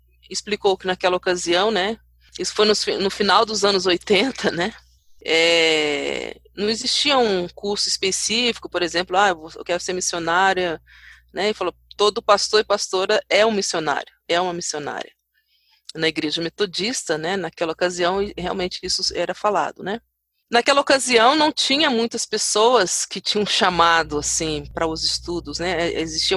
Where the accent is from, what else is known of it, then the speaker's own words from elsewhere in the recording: Leopoldina, Minas Gerais, Brazil; quase 400 quilômetros da minha terra natal, que é Leopoldina.